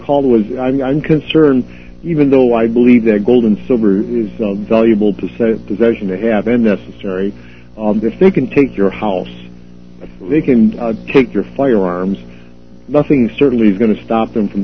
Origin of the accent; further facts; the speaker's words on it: Detroit, Michigan, United States; now in Idaho, United States; Good. Formerly from Detroit. Beans, how you have all the Detroiters on. I am formerly from Detroit.